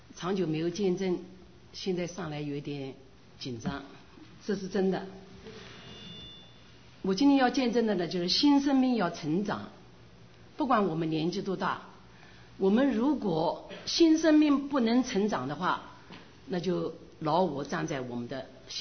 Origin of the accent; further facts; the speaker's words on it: Wuhu, Anhui, China; also born or lived in Zhengzhou; 我是在水乡江南的芜湖长大的